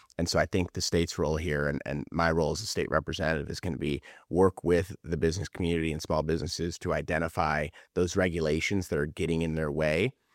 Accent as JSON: {"language": "English", "town": "Richfield", "country": "United States", "tie": "born or raised there", "said": "I grew up in Richfield, and it used to be a trucking hub."}